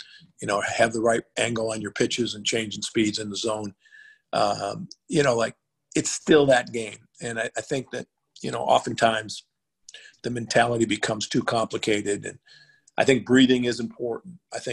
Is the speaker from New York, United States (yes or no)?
yes; Syracuse, New York, United States; Well, I'm Irish. I grew up in an Italian neighborhood in Syracuse.